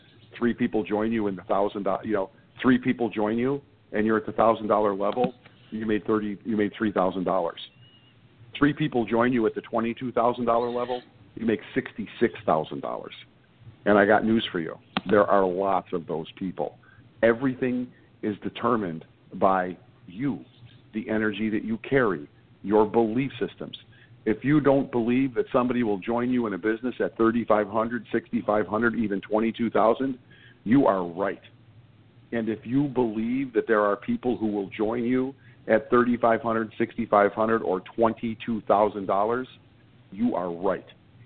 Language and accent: English; Chicago, Illinois, United States; I'm from Chicago. I'm from the Southwest